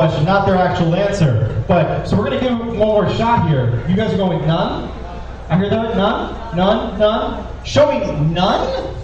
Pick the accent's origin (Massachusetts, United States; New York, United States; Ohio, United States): Massachusetts, United States; Boston; accent: Boston; I don't know why my accent just came in there. Sorry. I'm from Boston. It's an accent. It's wicked good.